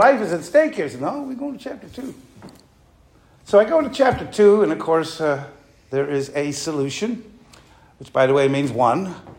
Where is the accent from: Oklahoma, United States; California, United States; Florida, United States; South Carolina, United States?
California, United States; Fresno; I was raised in Fresno, and I decided all my problems are in Fresno